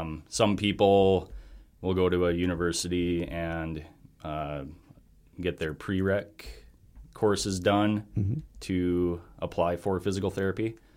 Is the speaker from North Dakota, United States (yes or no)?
yes; Thompson, North Dakota, United States; I'm originally from Thompson.